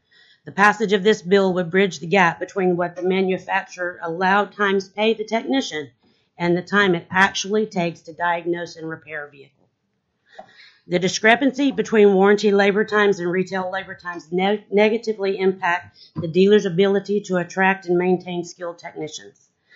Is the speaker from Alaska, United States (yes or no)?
yes; Fairbanks, Alaska, United States; I'm from Fairbanks.